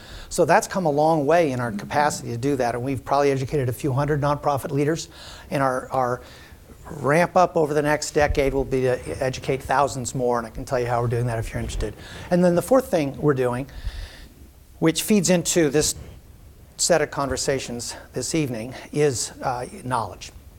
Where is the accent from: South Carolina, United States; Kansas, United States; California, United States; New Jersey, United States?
California, United States; I'm from California.